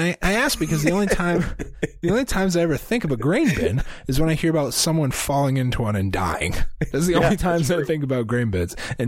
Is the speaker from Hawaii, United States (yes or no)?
no; Iowa, United States; AB, we're from Iowa.